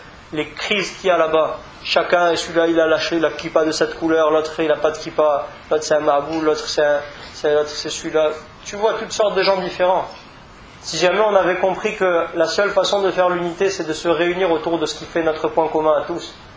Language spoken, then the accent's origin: French; Toulouse, Occitanie, France; parce que moi je viens de Toulouse, ouais, c'est pas grave.